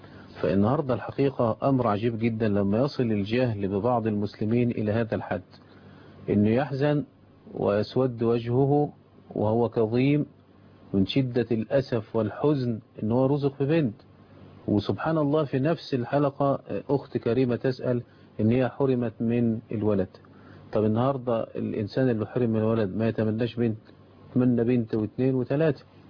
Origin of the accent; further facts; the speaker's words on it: Egypt; إحنا عندنا في الريف وفي صعيد مصر